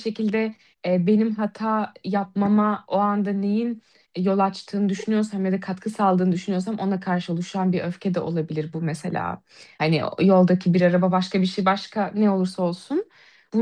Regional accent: Istanbul, Turkey; ben İstanbul'da yaşıyorum. Ben burada doğup büyüdüm

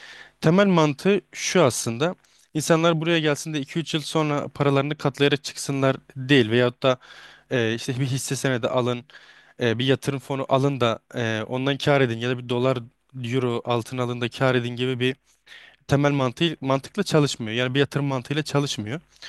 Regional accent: Şehitkamil, Gaziantep, Turkey; born there; 26 Nisan 2002 Şehitkamil Gaziantep doğumluyum.

